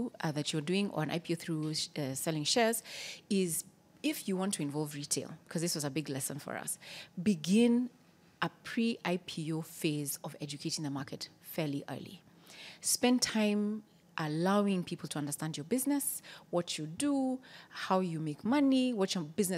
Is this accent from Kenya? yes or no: yes; Kenya; It's an embarrassing thing to even say as a Kenyan.